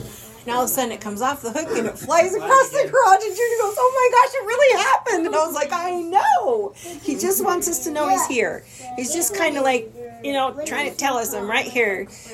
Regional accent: United Kingdom; We're all British, so it's fun.

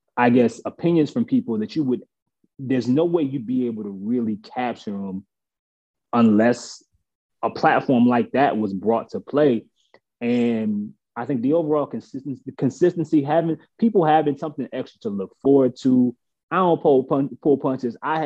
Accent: New Orleans, Louisiana, United States; Well, I mean, first, I'm from New Orleans, man. So I know that my people are crazy.

